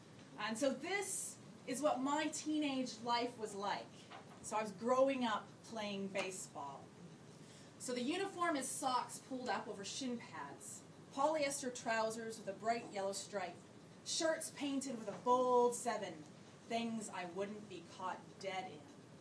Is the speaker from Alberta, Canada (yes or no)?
yes; Alberta, Canada; I'm from Alberta, which is like Texas, but it's in Canada. So cowboys and oil and pickup trucks. And so we have a lot of kind of country slang as well.